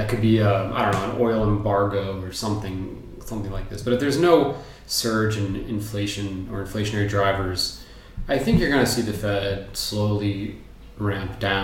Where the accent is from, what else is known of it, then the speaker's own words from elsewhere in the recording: United States; none of this is coming from a point of pride as an American